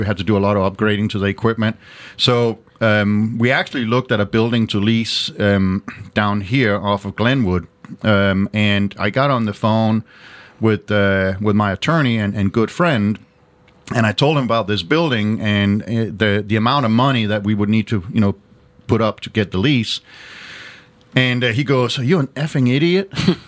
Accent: Denmark; English is a second language; now in United States; No, so yeah, born and raised in Denmark. I've now lived in the States most of my life, became a citizen of about 10 years ago, and love it.

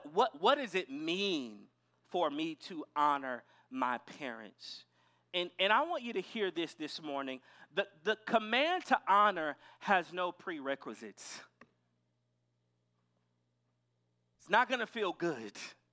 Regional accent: Midwest, United States; also born or lived in South; now in San Francisco, United States; I grew up in the Midwest and spent years doing ministry in the South

